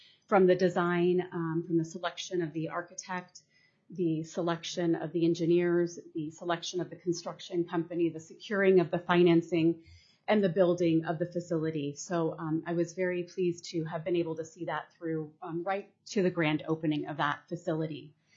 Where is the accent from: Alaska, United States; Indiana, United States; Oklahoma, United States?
Alaska, United States; Skagway; now in Wasilla, United States; I grew up in Skagway. My parents were both born there. I'm a lifelong Alaskan. I've lived in Wasilla for about 24 years.